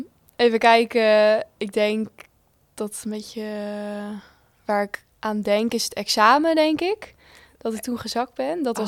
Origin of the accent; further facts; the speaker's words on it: Groningen, Netherlands; Ik kom uit Groningen en ben bijna afgestudeerd journalist.